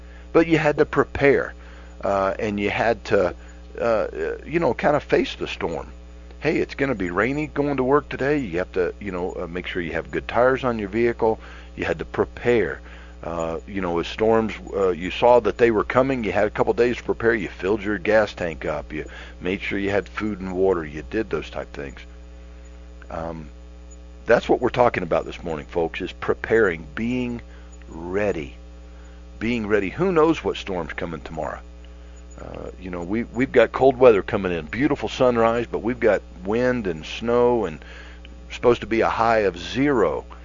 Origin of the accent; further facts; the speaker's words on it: Florida, United States; growing up in Central Florida, John